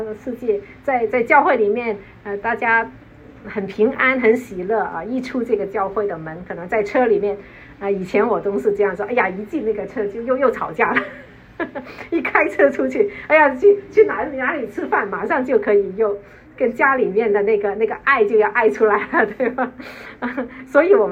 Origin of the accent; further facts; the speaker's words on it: China; 三年前这个疫情爆发，我刚好回到了中国。